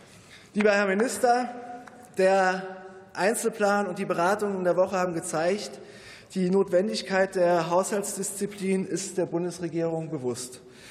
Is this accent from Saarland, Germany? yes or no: yes; Saarland, Germany; als Saarländer weiß ich, in den Ländern, in denen Kommunen hohe Altschulden haben, gibt es einen erheblichen Investitionsstau auf kommunaler Ebene.